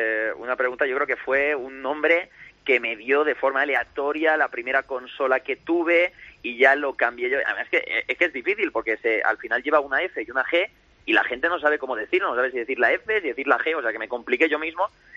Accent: Alhama de Murcia, Region of Murcia, Spain; now in Andorra; Yo soy de Alhama de Murcia.

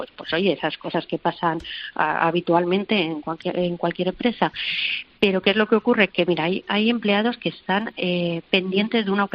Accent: Cuenca, Castilla-La Mancha, Spain; de Cuenca.

